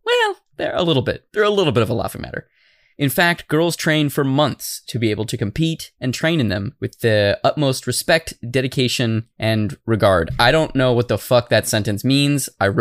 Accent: Arizona, United States; I'm an ignorant American. I'm from Arizona. We don't even have schools there.

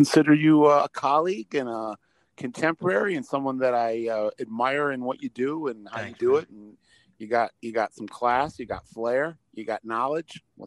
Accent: Detroit, Michigan, United States; also born or lived in Chicago; I mean, I'm from the Midwest, grew up in Detroit, spent a lot of time in Chicago

